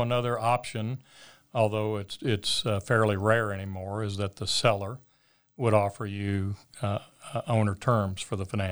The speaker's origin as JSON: {"language": "English", "town": "Nashville", "region": "Tennessee", "country": "United States", "tie": "born or raised there", "said": "I grew up here, and whenever I went anywhere and they heard I was from Nashville, they thought I was barefooted and had a guitar slung over my shoulder."}